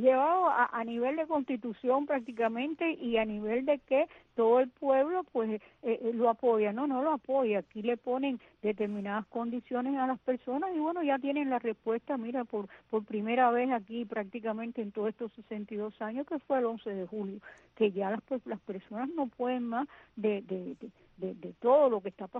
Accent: Cuba; los que estamos aquí sufriendo estas condiciones somos los cubanos, ¿no?

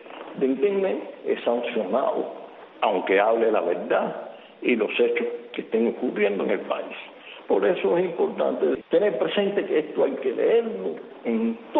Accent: Cuba; nuestra situación como cubanos, cómo estamos viviendo

